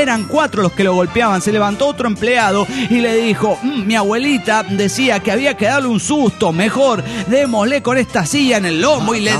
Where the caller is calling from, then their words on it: Caracas, Capital District, Venezuela; de Caracas, Venezuela.